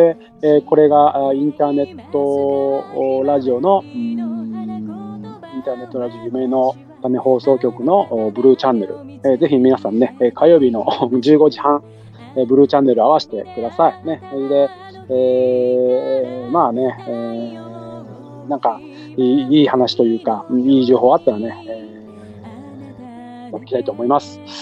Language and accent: Japanese; Kanda, Fukuoka, Japan; 出身がね、福岡県の神田町出身なんですよね、私はね。